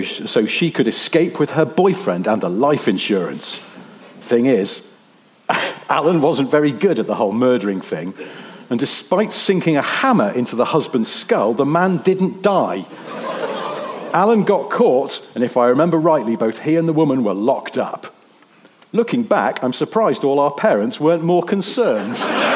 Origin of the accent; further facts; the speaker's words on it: East of England, United Kingdom; I grew up in Suffolk